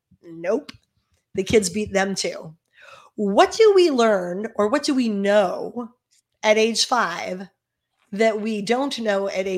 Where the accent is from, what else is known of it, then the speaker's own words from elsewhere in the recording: Tustin, California, United States; in my hometown of Tustin, California.